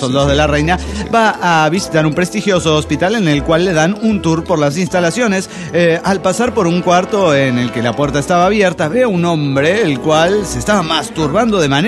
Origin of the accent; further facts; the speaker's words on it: Cuernavaca, Morelos, Mexico; de Cuernavaca, Morelos, México.